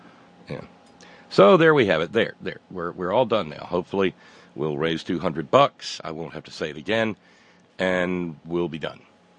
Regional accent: West Virginia, United States; Than here in West Virginia, my home state, to go in search of some morans.

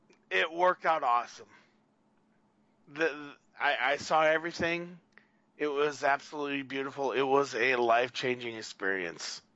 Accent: Minnesota, United States; Despite the fact that I grew up in Minnesota, was born and raised here, before this trip last August, this was the first time I'd ever been in the eastern half of Iowa.

